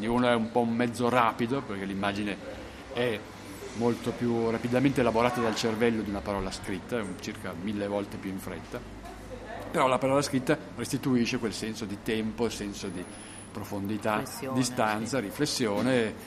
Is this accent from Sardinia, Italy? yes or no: no; Milan, Lombardy, Italy; ho 57 anni, vivo nel quartiere Moscova, se si può estendere fino a Piazza Cavour, da quando sono nato. Sono proprio nato idealmente in Piazza Cavour